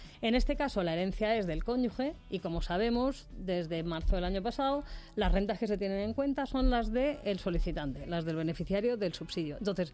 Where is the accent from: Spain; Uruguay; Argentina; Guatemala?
Spain; Madrid, Community of Madrid; los que nos gusta esquiar y somos de Madrid